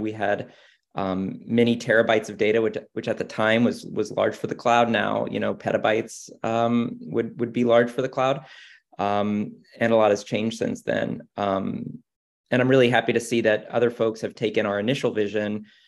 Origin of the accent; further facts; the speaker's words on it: Houston, Texas, United States; born there; So I was born in Houston, Texas, a mecca for technology startups.